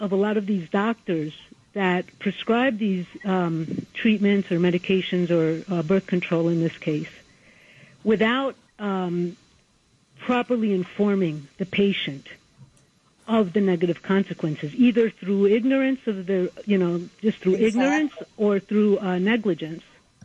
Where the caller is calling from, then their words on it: Elizabeth, New Jersey, United States; I'm from Elizabeth, New Jersey. Can you hear me?